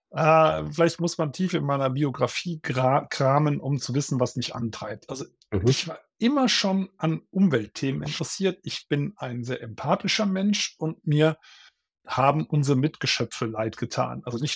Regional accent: Bonn, North Rhine-Westphalia, Germany; Also ich bin in der Innenstadt von Bonn aufgewachsen mit 3 Geschwistern, meinen Eltern also zu 6 in einer kleinen Wohnung.

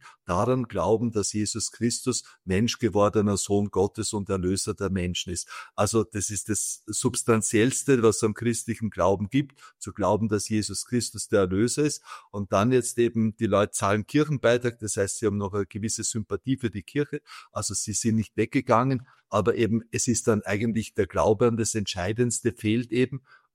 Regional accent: Austria; ich bin Österreicher

